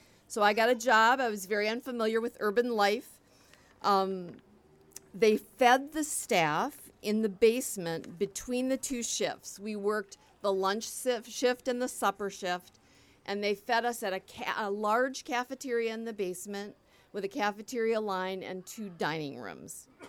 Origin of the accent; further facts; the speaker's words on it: Michigan, United States; I am from the Upper Peninsula, and I was raised in the 50s and the 60s.